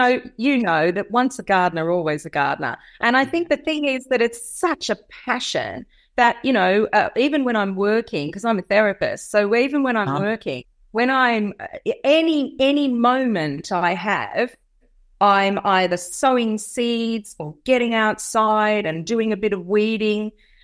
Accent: Wodonga, Victoria, Australia; also born or lived in Melbourne; And when I moved away from Wodonga and I went to uni in Melbourne, I always was growing things, even on my balcony in my flat.

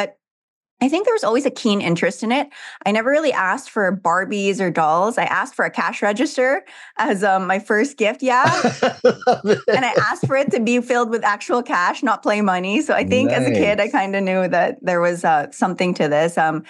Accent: Philippines; So I grew up in the Philippines, contrary to the accent.

